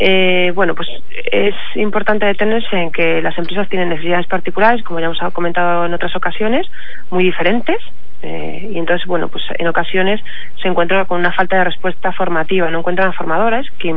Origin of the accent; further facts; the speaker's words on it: Andalusia, Spain; Yo como buena andaluza